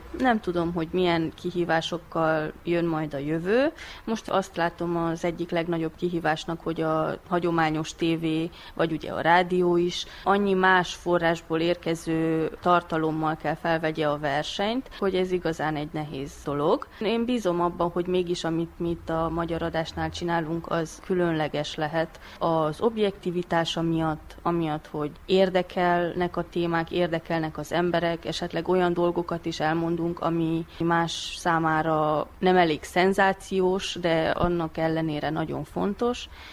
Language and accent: Hungarian; Transylvania, Romania; Mert ez otthon Erdélyben szerintem egy nagyon nagy hiányosság, hogy minden, ami kreatív, egy kicsit háttérbe van szorítva.